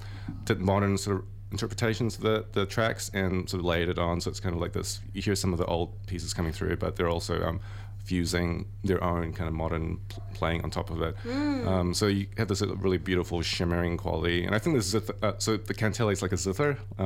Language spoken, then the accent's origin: English; New Zealand; throughout my growing up in New Zealand.